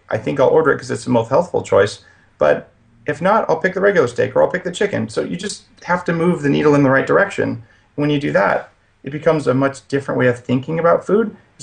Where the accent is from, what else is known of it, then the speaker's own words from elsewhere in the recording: New Mexico, United States; You know, I grew up in New Mexico, and we didn't eat that stuff.